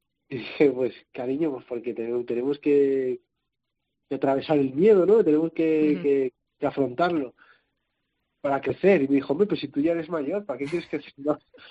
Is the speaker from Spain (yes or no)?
yes; Valencia, Valencian Community, Spain; Yo soy de Valencia, ¿no?